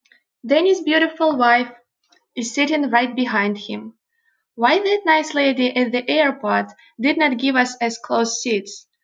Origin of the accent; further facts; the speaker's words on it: Russia; English is a second language; I'm from Russia. I'm a journalist and I also a yoga teacher.